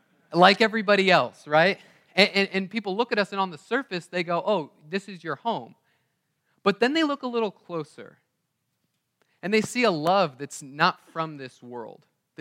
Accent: United States; they knew I was American, or at least they knew I wasn't from there.

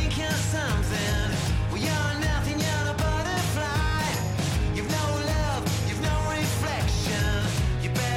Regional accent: East of England, United Kingdom; coming from Norfolk, I don't necessarily say I'm massively from Norfolk, but at the same point, you know, I didn't want them to, well, not that it would have been any choice of mine if I sounded like a carrot cruncher or not

